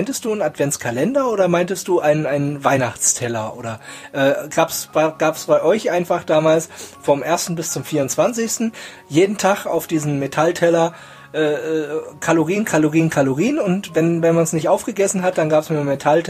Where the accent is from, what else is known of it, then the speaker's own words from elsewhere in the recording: East Germany, Germany; weil ich komme in Wirklichkeit komme ich aus dem Osten.